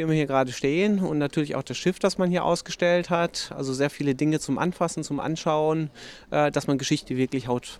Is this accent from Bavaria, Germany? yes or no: no; Lüdinghausen, North Rhine-Westphalia, Germany; Wir kommen aus Lüdinghausen.